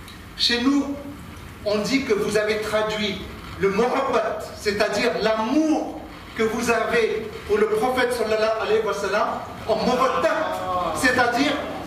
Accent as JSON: {"language": "French", "country": "France", "said": "écoutez, vous me surprenez parce que chez nous en France"}